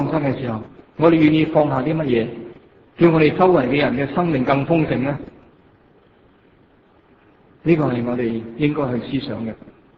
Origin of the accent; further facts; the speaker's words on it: Hong Kong; 作為我哋香港人